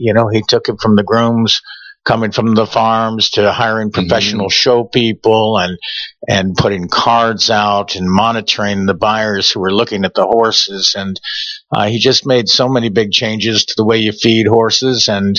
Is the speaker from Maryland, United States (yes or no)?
yes; Moncton, Maryland, United States; I'm from Moncton, Maryland.